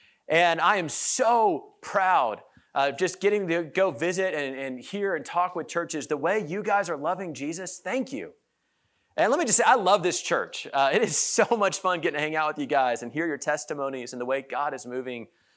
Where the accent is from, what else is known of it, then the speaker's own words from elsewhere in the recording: Kansas, United States; I am from the state of Kansas, so it always feels like coming home, coming to Wichita. I grew up in the Kansas City area.